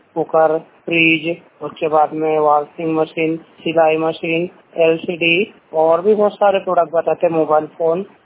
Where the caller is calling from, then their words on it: Madhya Pradesh, India; मध्य प्रदेश पूर्णता डिस्ट्रिक्ट से।